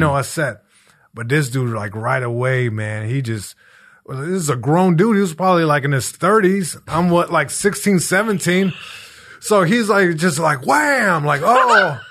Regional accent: Long Beach, California, United States; just trouble finds you when you're, you know, a young kid growing up in Long Beach.

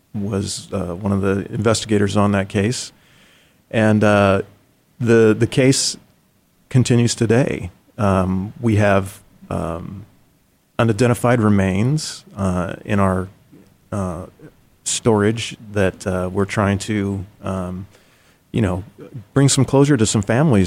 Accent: Seattle, Washington, United States; when I grew up in the Seattle area, the Green River killings were happening when I was in junior high and high school.

